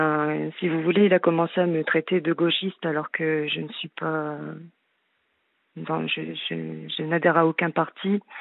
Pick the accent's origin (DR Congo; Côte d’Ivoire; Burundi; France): France; je suis française